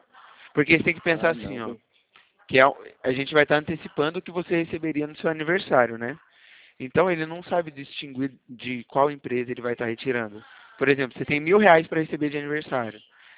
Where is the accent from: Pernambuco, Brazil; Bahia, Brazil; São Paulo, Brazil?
São Paulo, Brazil; Não, eu sou do interior de São Paulo.